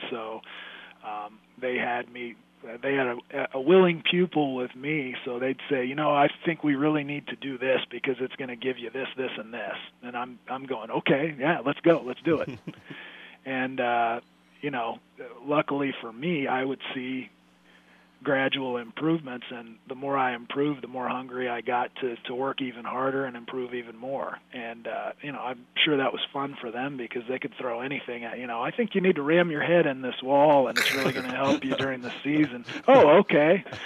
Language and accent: English; Council Bluffs, Iowa, United States; I was thinking about listing Council Bluffs as my hometown, because I had felt like I'd spent most of my life there, and it was really home to me.